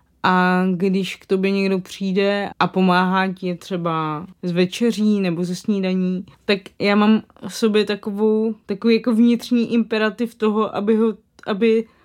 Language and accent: Czech; Moravany, South Moravian Region, Czechia; já pocházím z Moravan u Kyjova, což je na Slovácku. A tam je ta víra docela hluboce zakořeněná, bych řekla.